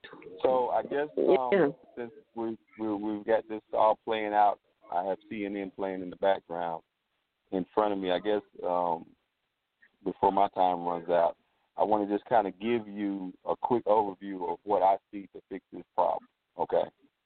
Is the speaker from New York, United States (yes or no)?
no; Indianapolis, Indiana, United States; Yeah, I mean, I was raised in Indianapolis, so I wasn't raised in the South.